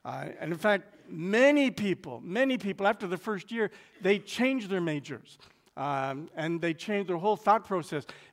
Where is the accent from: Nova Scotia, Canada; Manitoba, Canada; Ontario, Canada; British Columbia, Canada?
Ontario, Canada; Toronto; born there; I was born in Toronto, and I hope you won't hold that against me. My father was born in Toronto. My grandfather was born in Toronto.